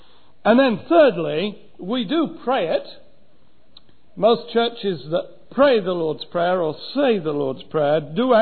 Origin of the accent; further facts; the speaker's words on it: England, United Kingdom; I come from England